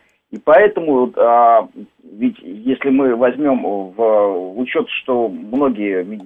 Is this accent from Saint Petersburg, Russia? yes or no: no; Moscow, Russia; я коренной москвич.